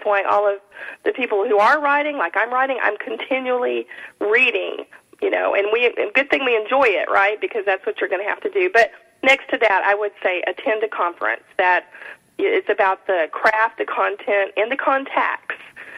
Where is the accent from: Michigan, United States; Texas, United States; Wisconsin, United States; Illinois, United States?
Texas, United States; also born or lived in Oregon / Louisiana; now in Minneapolis, United States; I am from Texas, but I've lived in Oregon and I said a lot of my stories there in the Pacific Northwest and in Louisiana, and right now I'm in Minnesota.